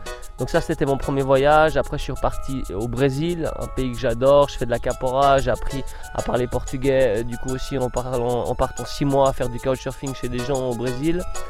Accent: Switzerland; je suis Suisse, moi, et mon identité suisse me suit partout dans le monde.

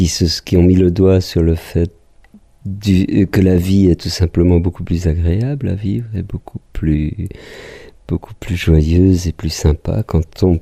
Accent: Munster, Grand Est, France; j'ai grandi en Alsace et puis j'ai fait ensuite mes années à Strasbourg pour la partie estudiantine de l'existence

